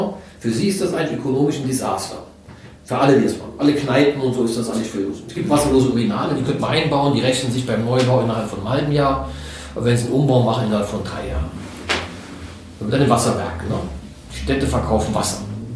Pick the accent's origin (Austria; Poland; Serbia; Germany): Germany; Saarland; born there; der mir als Saarländer, als geborener Saarländer sehr am Herzen liegt.